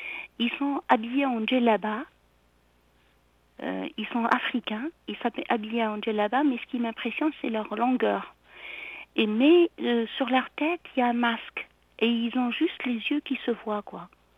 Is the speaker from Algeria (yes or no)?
yes; Algeria; je me vois aussi toujours chez moi, en Algérie, dans un endroit, parce que j'habite un peu, j'habitais dans un endroit semi-désertique.